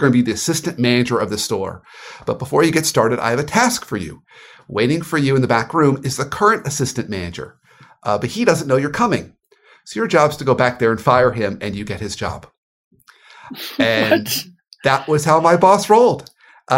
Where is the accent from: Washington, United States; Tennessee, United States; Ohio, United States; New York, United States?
Ohio, United States; Dayton; born there; So I was born in Dayton, Ohio. My dad worked for a meat paper company. So we moved around from paper mill town to paper mill town.